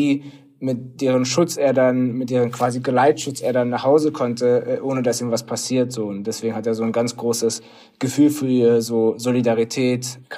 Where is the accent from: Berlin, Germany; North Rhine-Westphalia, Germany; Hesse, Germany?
Berlin, Germany; Ich bin in West-Berlin aufgewachsen, in Charlottenburg. Das war ein altes Viertel, altes ArbeiterInnenviertel.